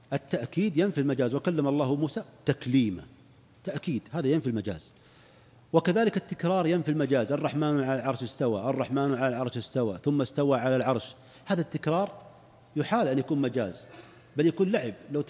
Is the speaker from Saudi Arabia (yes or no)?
yes; Saudi Arabia; عندنا في السعودية